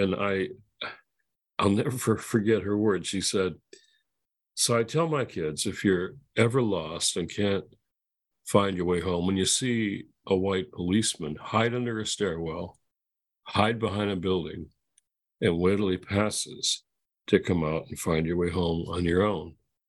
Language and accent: English; Detroit, Michigan, United States; I was born and raised in Detroit.